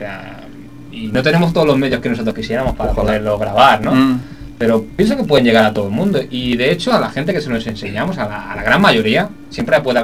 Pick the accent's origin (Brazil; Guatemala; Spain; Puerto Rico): Spain; Catalonia; Mira, yo soy catalán y somos un poquito sosos, ¿eh?